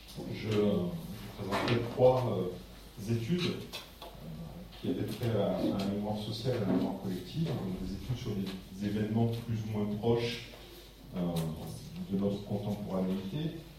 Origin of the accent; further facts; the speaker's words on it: Occitanie, France; puisque je viens plus au sud de Nîmes, et on dit plutôt Carpentras, c'est là chez nous